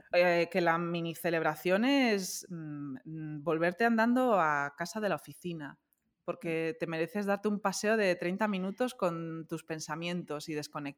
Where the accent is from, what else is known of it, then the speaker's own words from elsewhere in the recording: Spain; Pues yo que soy de España y quizás esté alineada a la cultura mediterránea